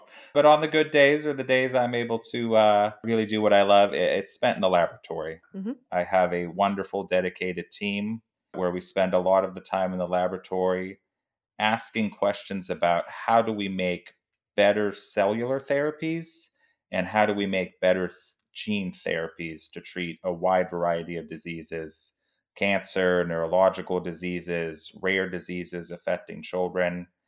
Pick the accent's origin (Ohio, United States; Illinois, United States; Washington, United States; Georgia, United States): Ohio, United States; Cleveland; I grew up in Cleveland, Ohio, an industrial city.